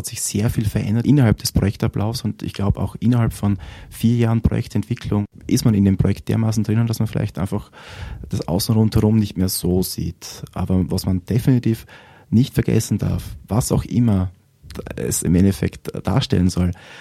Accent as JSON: {"language": "German", "country": "Austria", "said": "Wir haben nun als Österreicherin ein Vorzeigeprojekt"}